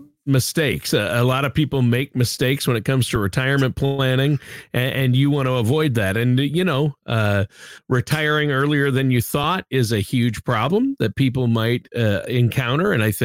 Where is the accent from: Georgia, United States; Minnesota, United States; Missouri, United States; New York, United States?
Minnesota, United States; I grew up in Minnesota, so I had Long Johns